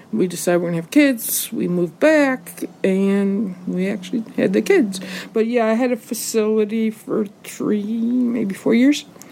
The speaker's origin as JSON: {"language": "English", "country": "Italy", "tie": "born or raised there", "said": "and then we went to my hometown, and we enjoyed 6 beautiful weeks in Italy."}